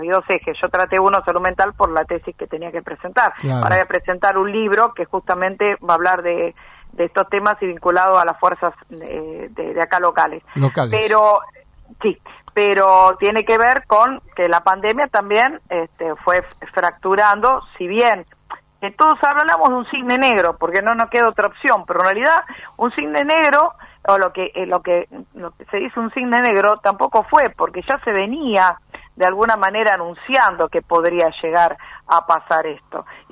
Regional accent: Argentina; si lo miramos desde nuestra mirada como argentinos

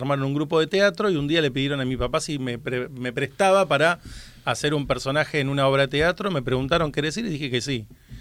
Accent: Mar del Plata, Buenos Aires Province, Argentina; moved away as an adult; now in Buenos Aires, Argentina; Yo nací en Mar del Plata, estudié trabajo social en la Universidad Nacional de Mar del Plata también. Me vine a vivir a Buenos Aires a los 26 años.

